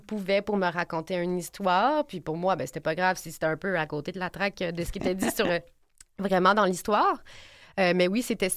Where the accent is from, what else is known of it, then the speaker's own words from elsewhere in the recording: Quebec, Canada; first language Quebec Sign Language; French is a second language; C'est ma première langue